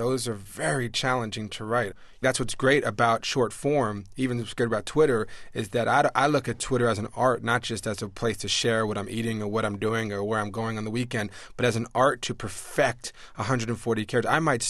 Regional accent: New York, United States; And as a New Yorker, and we often, you know, like to antagonize our friends in Boston

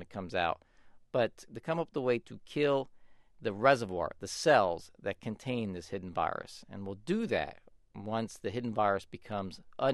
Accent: San Francisco, California, United States; that could be done in my hometown, San Francisco, as well as in rural areas of Africa and elsewhere.

